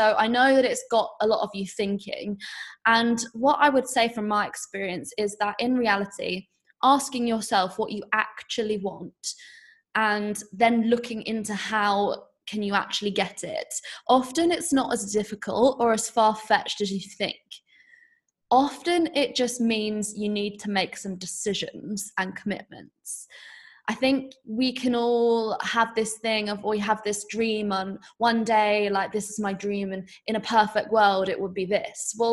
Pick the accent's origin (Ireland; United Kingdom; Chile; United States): United Kingdom; Maybe it's being British and just having all year round rain and wanting to escape.